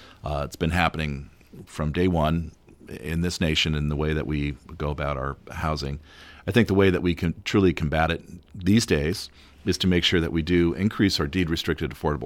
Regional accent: Petaluma, California, United States; I will say my hometown of Petaluma, I think, is one of those.

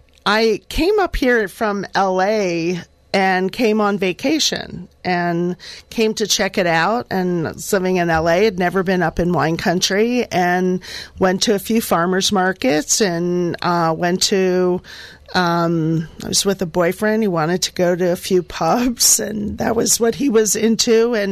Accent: Philadelphia, Pennsylvania, United States; now in Sonoma, United States; I mean, I'm from Philadelphia, but I really feel like I am part of Sonoma, and this is my home.

